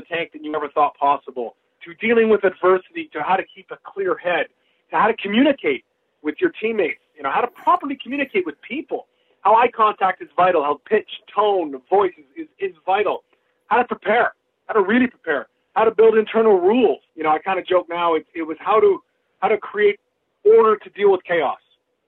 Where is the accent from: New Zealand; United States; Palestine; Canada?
Canada; British Columbia; shipped me back home to my hometown team, the BC Lions